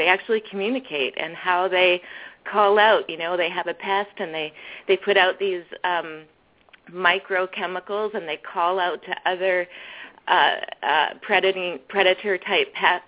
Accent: British Columbia, Canada; also born or lived in California, United States; Well, I was born in California and came up to Canada with my mother and brothers when she married a Canadian when I was about 8 years old, and I've been up here ever since.

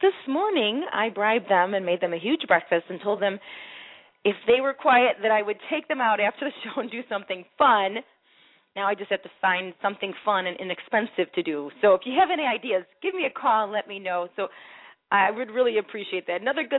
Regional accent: Chicago, Illinois, United States; now in Naperville, United States; My hometown is from Northwest Side of Chicago. You all knew that, but I've been in Naperville for 20 years and just love it here.

